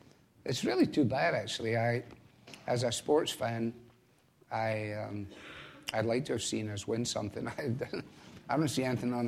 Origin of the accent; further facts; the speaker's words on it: Scotland, United Kingdom; As a boy growing up in Scotland